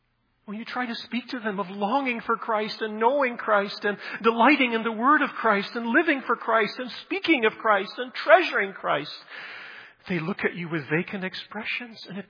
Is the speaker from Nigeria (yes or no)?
yes; Nigeria; I grew up in the Misha field in Nigeria in a place with no running water and electricity